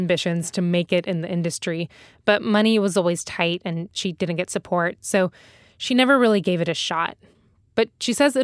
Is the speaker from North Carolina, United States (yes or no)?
yes; North Carolina, United States; I grew up in North Carolina.